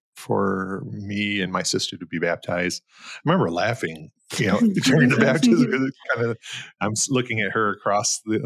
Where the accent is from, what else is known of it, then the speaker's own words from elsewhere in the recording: Detroit, Michigan, United States; I grew up in Southwest Detroit, city boy, born and raised in Southwest Detroit.